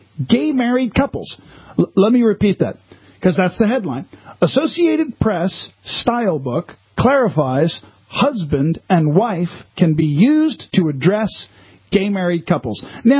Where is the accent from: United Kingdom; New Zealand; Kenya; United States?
United States; Massapequa, New York; Listen, we're from Massapequa, buddy.